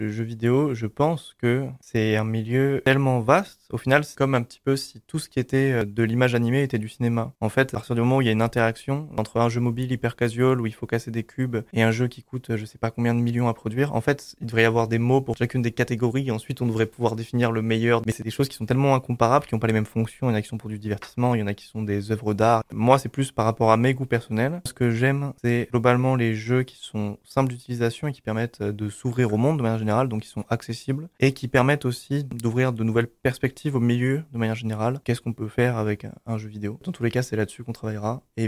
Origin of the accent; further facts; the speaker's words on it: Clermont-Ferrand, Auvergne-Rhône-Alpes, France; On l'a fait parce qu'on est des Clermontois